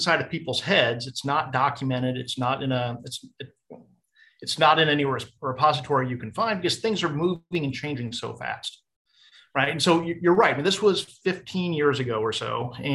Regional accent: West Coast, United States; also born or lived in Alaska; So my background is I grew up on the West Coast. I was in the Army for 9 years.

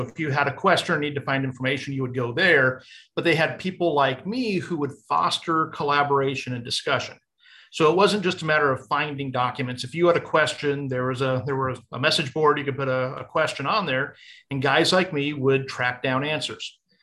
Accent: West Coast, United States; also born or lived in Alaska; So my background is I grew up on the West Coast. I was in the Army for 9 years.

